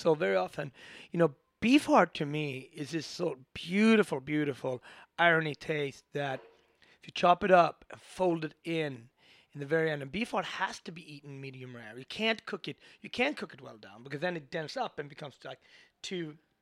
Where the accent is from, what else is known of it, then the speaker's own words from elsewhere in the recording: Ethiopia; So I am from the Asmara tribe. Amhara tribe, and my wife is from the Garage tribe.